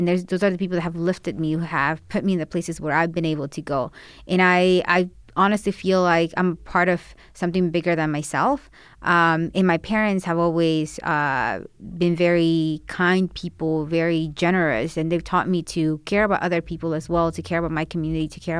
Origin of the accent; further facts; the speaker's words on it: Culver City, California, United States; So growing up in Venice, in the Venice area, in Culver City, I had a lot of friends who will say things like that about my parents